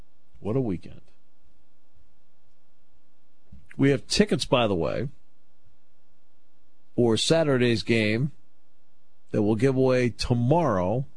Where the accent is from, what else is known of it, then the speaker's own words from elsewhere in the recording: United States; Of course I did. I'm an American.